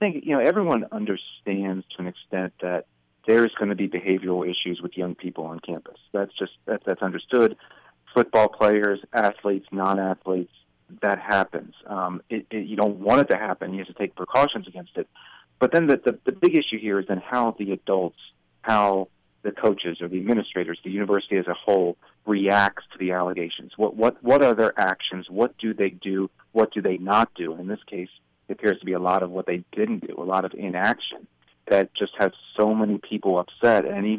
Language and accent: English; Maryland, United States; I grew up in the Maryland area when Len Bias died